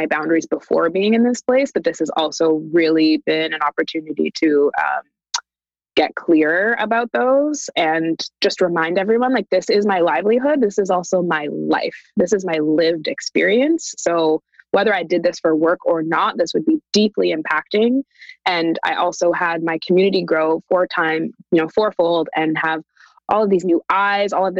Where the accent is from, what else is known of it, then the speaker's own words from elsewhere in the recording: Canada; So I'm Canadian, born and raised in Canada.